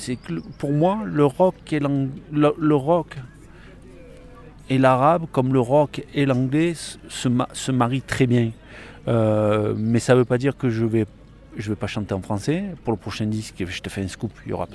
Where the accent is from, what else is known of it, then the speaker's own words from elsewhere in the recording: Marseille, Provence-Alpes-Côte d'Azur, France; On est basé à Marseille hein, et on est tous de Marseille.